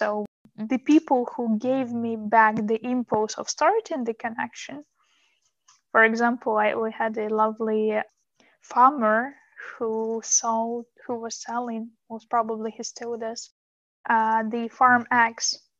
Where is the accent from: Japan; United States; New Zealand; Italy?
Italy; Sicily; Oh my gosh, Stefano comes from Calabria. I come from Sicily.